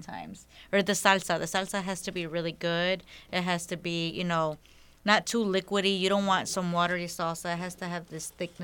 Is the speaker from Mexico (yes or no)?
yes; San Jose de Otates, Guanajuato, Mexico; We're from Guanajuato, Otates.